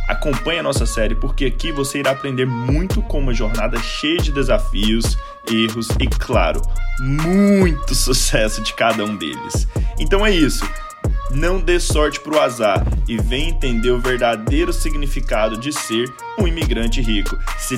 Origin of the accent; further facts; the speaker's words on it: Brazil; now in United States; sou brasileiro, imigrante e empreendedor nos Estados Unidos. Eu moro aqui há mais de 22 anos.